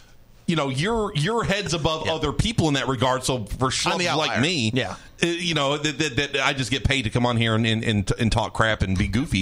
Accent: Cincinnati, Ohio, United States; I grew up in Cincinnati, and there's an unbelievably bitter rivalry.

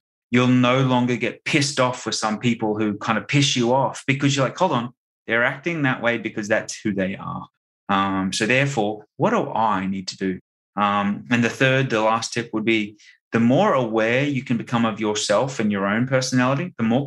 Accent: Australia; because I'm Australian.

